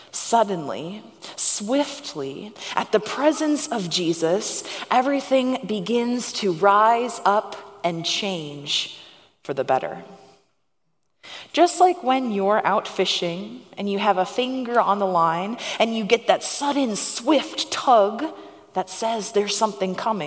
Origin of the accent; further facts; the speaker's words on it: Minnesota, United States; I grew up in Minnesota on a lake, and I loved nothing more than going out and catching fish.